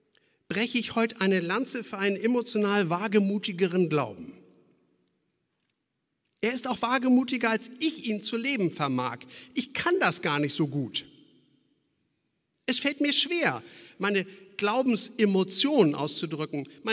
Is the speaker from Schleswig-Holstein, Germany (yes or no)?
yes; Schleswig-Holstein, Germany; born there; denn ich bin hier in Schleswig-Holstein geboren, was ein emotionales Gesamtkonzept bedeutet.